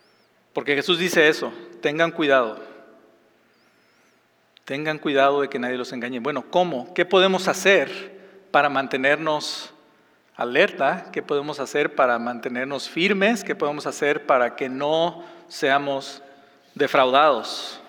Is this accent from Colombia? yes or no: no; Mexico; en México, yo soy de México